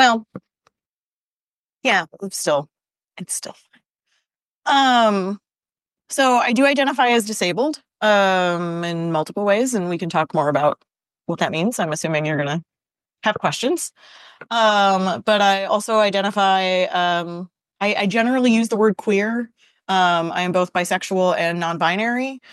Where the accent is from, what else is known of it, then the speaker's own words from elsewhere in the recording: United States; I was not born in America, but practically speaking was, and you know, I'm an American citizen by birth and I've lived here for almost my whole life.